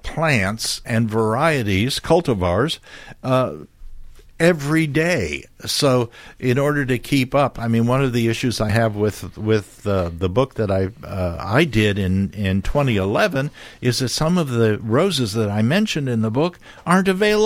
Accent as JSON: {"language": "English", "region": "Ohio", "country": "United States", "tie": "born or raised there", "said": "my childhood neighbor growing up in Ohio had quite a variety of roses that she was growing next door"}